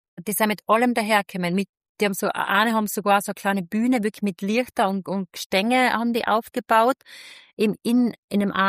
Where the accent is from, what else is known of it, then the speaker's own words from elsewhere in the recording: Switzerland; Bei uns in der Schweiz bestellst du ja, okay, wir haben gar keine Wurstdecke.